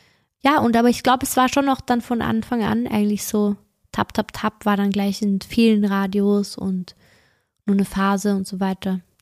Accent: Lower Austria, Austria; now in Vienna, Austria; weil ich im Waldviertel schon, ich wollte schon als kleines Kind auf die Bühne

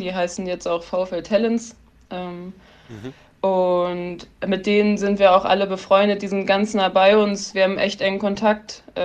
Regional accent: Lower Saxony, Germany; also ich komme aus der Nähe von Braunschweig. Barwerk heißt das kleine Dorf. Das ist so 2,5 Stunden einfach nur Autobahn.

